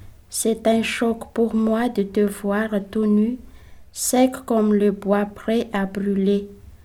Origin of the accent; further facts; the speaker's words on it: Madagascar; now in Canada; je viens de Madagascar. Je suis venue ici au Canada le mois d'octobre.